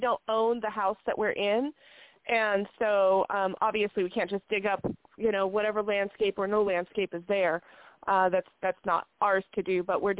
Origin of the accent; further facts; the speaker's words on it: Las Vegas, Nevada, United States; You know, I'm from Las Vegas, and it always matters who you know.